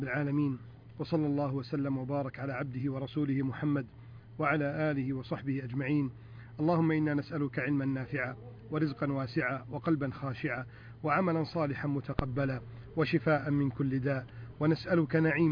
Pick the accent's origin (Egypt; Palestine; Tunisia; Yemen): Egypt; بلدنا مصر